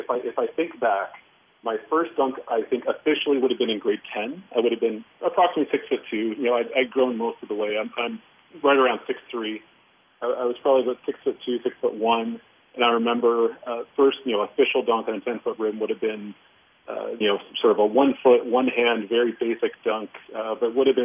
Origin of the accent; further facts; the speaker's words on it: London, Ontario, Canada; I grew up in London.